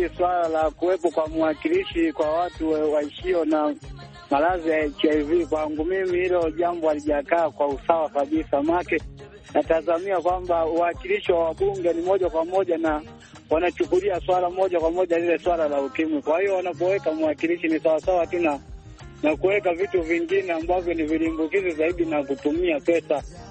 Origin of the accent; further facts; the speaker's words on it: Nyamgogo, Geita, Tanzania; natokea Nyamgogo, Nyahwale, ile mkoani Geita.